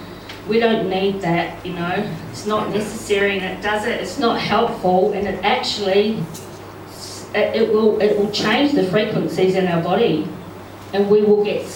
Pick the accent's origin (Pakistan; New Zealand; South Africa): New Zealand; now in Australia; I'm originally from New Zealand years ago